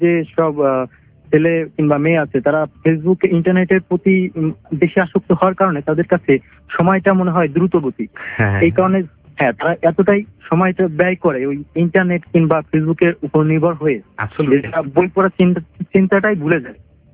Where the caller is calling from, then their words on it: Faridpur, Dhaka Division, Bangladesh; ফরিদপুর থেকে।